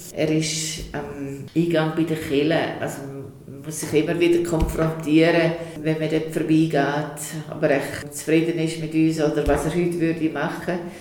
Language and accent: German; Switzerland; Das liegt dort ungefähr so wie vor 200 Jahren bei uns in der Schweiz.